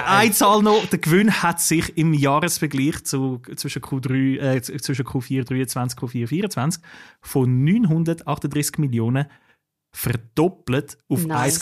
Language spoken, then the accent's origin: German; Switzerland; bis die auch bei uns in der Schweiz endlich eingeführt werden.